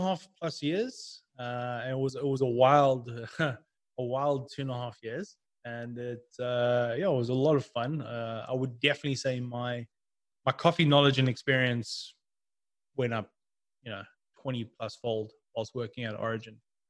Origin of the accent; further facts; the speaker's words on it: Durban, KwaZulu-Natal, South Africa; growing up in Durban